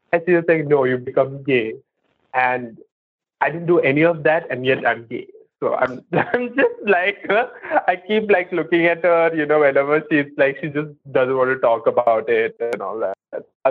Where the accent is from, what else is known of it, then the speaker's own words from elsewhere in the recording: Kerala, India; accent: Malayali; English is a second language; And then I come to Bangalore and then I still have the Malayali accent